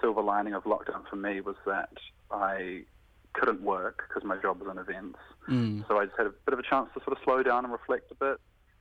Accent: Hastings, Hawke's Bay, New Zealand; then Hastings, which is my hometown, on the 14th of May.

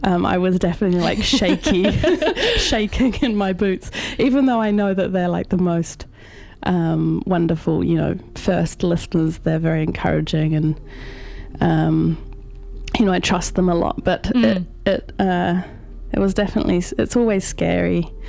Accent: West Auckland, Auckland, New Zealand; moved away as an adult; now in Wellington, New Zealand; I moved to Wellington from my home in Auckland. I grew up in West Auckland and then moved to Wellington for uni and lived there for 5 years

